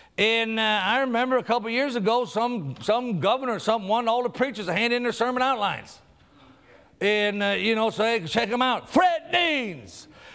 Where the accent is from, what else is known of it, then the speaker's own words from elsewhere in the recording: Yuma, Arizona, United States; born there; I was born in Yuma, Arizona. I was born out there in the desert.